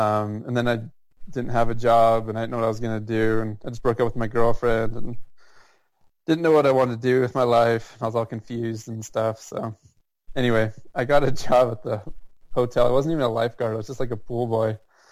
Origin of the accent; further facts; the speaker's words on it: Hawthorne, Nevada, United States; I'm in a little town called Hawthorne, Nevada.